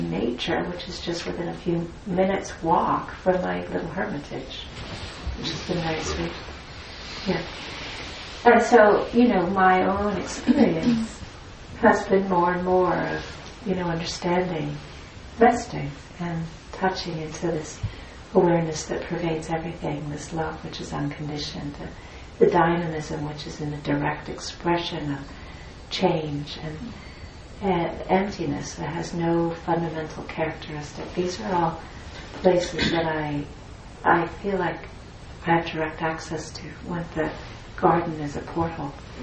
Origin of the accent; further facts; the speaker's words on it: Burbank, California, United States; born there; So I was born in Los Angeles. I was born in Burbank, California, and escaped at the first opportunity and went to UC Santa Cruz and studied there.